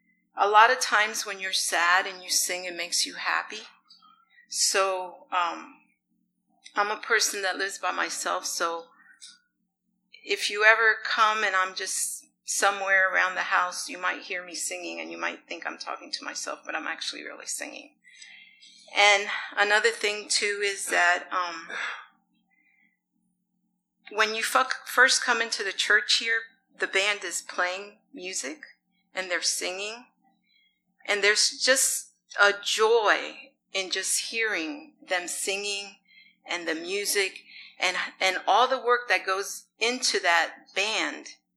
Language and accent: English; New York City, New York, United States; I was raised in New York City in my childhood, and later on I find out that most of my family are musicians.